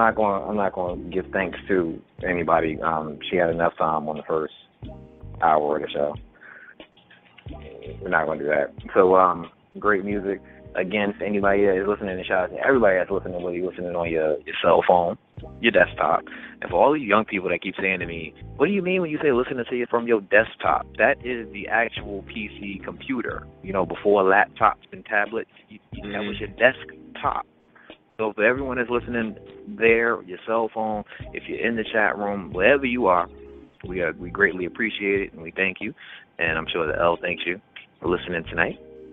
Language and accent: English; Minnesota, United States; I'm from Minnesota.